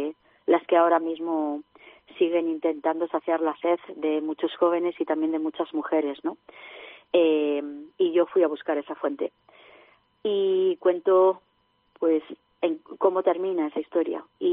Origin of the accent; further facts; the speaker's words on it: Barakaldo, Basque Country, Spain; nació en una familia muy normal, en el País Vasco, soy de Baracaldo.